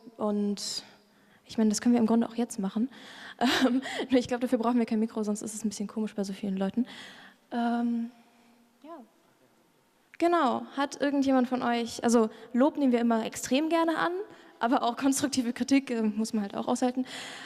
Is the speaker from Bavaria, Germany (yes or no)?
no; Saarbrücken, Saarland, Germany; wir kommen aus Saarbrücken